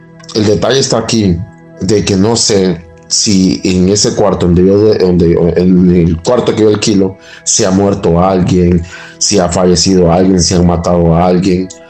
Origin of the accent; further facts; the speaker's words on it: Honduras; vivimos tres personas diferentes, o sea, un dominicano, yo soy hondureño